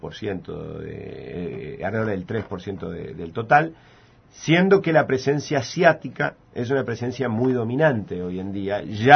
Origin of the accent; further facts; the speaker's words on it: Uruguay; y Uruguay primordialmente nos preocupa como uruguayos